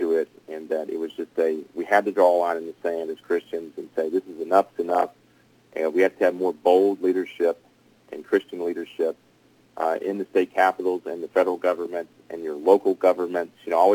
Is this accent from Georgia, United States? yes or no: yes; Georgia, United States; Yeah, I'm one of five siblings. We grew up in Northeast Georgia in the mountains. My parents lived up here when I was about 6 years old. So I'm 31 now, so about 25 years I've lived up in the mountains up here.